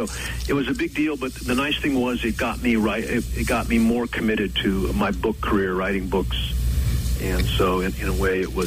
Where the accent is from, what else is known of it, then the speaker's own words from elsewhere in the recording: Fresno, California, United States; That was my growing up in Fresno, surrounded by farmland that had been our history